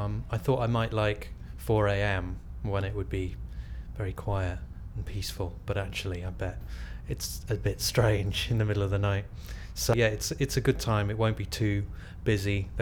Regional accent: Exeter, South West England, United Kingdom; I'm from Exeter, and my date of birth is the 20th of September 1974.

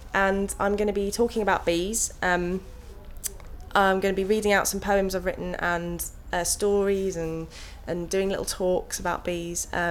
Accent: Aldershot, South East England, United Kingdom; My age is 26, and I'm from Aldershot in Hampshire.

